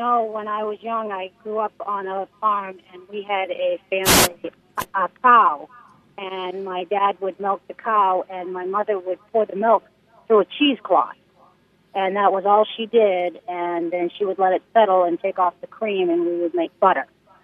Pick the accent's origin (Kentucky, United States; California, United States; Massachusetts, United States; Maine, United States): Maine, United States; South Berwick; In South Berwick, Maine.